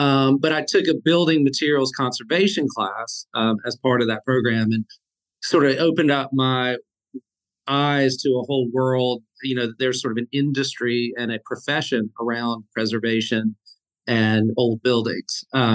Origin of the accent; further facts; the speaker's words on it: Charleston, South Carolina, United States; I grew up in Charleston downtown in the historic district. My family on my father's side has deep roots in the Charleston area.